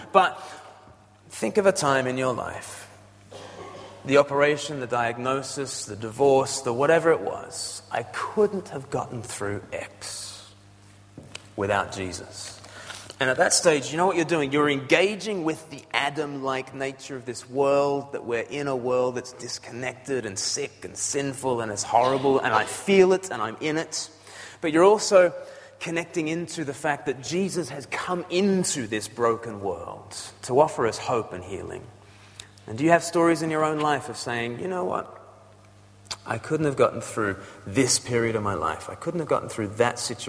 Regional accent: Australia; No, it's just I'm just blessed with being Australian. I'm born into this state. But as I'm born into Australia, I'm born far from the mother country, right?

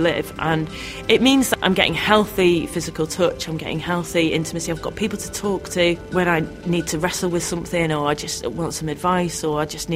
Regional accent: Manchester, North West England, United Kingdom; now in Newcastle, United Kingdom; I grew up in Manchester and I did a degree at University College London. I now live in Newcastle.

